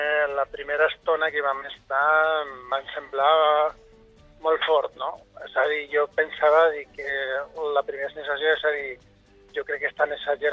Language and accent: Catalan; Madrid, Community of Madrid, Spain; born there; perquè jo soc nascut aquí a Madrid